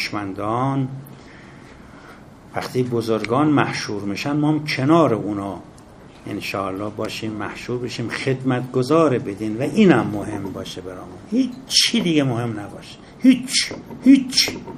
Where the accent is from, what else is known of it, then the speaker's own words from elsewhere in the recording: Iran; born there; ما میدونید که زادگاهمون تو مثلث اصفهان و یزد و شیراز